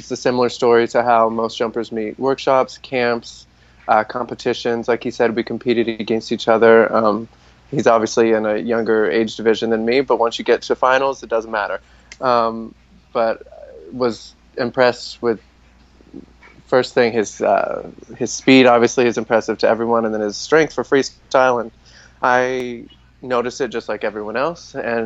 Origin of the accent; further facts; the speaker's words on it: Louisiana, United States; He's from Texas, I'm from Louisiana, so we were right there growing up together.